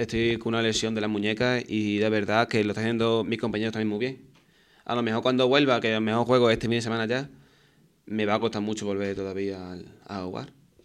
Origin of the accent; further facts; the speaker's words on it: Seville, Andalusia, Spain; porque soy de Sevilla básicamente